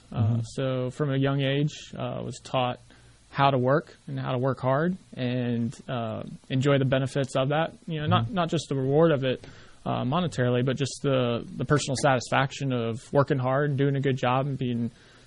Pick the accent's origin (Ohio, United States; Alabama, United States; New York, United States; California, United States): Ohio, United States; Springfield; So I grew up in Springfield, so west of Columbus.